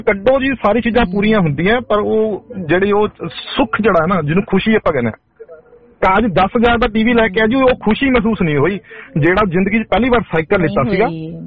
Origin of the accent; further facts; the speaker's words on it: Rajpura, Punjab, India; now in Sydney, Australia; ਇਹ ਮੇਰਾ ਜ਼ਿਲ੍ਹਾ ਪਟਿਆਲਾ ਪੈਂਦਾ ਸੀ, ਮੈਂ ਰਾਜਪੁਰਾ ਤੋਂ।